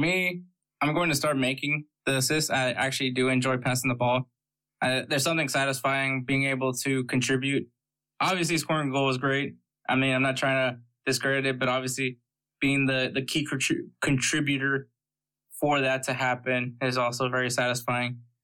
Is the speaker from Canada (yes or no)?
no; United States; He's definitely the reason why I became a U.S. men's national team player, aside from the fact that I'm American.